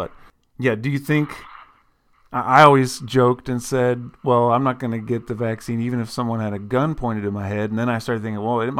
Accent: Ohio, United States; You know, I'm from Ohio, so I'm not really tuned into Washington and Seattle.

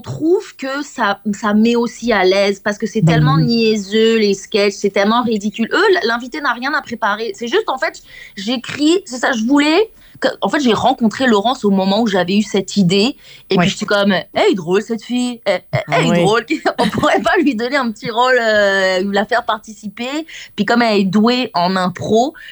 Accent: Centre-Val de Loire, France; born there; Je suis née en Beauce, la Beauce française.

